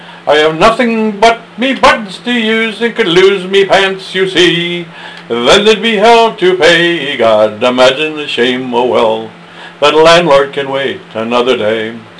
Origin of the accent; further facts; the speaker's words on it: Ireland; You'd never guess that I'm Irish, would you?